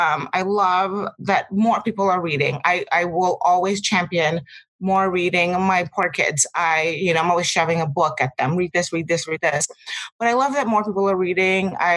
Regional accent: Nigeria; also born or lived in Houston, Texas / California; now in Portland, United States; Yes, I was raised in Nigeria, and I came to the States. Texas was the first American state that I lived in. I lived in Houston for a few years, moved to California

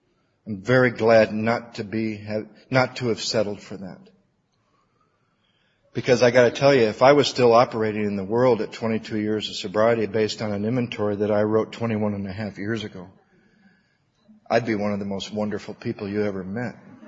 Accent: Battle Creek, Michigan, United States; I grew up in Battle Creek, Michigan, which is halfway between Detroit and Chicago.

